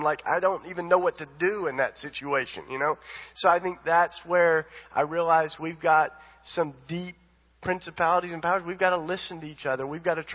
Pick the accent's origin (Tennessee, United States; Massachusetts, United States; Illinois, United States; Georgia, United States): Tennessee, United States; Like, I came from East Tennessee to Philadelphia, and I put my book, my high school yearbook on a shelf, and it had the Confederate flag on the front of it.